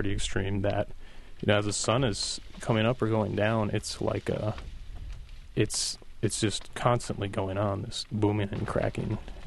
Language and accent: English; Washburn, Wisconsin, United States; I grew up in Washburn, just a few blocks away from Schwamigan Bay on Lake Superior.